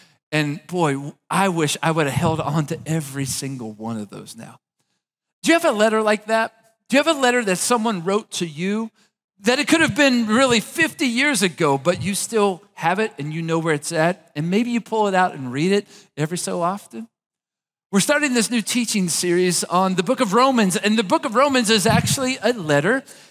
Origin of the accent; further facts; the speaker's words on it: Maysville, United States; my siblings and I met in my hometown of Maysville